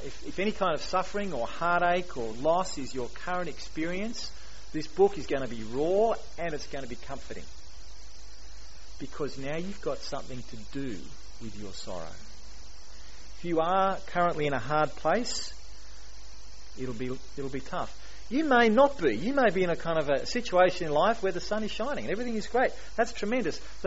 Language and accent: English; Australia; I think as Australian people, mourning is something that we don't do.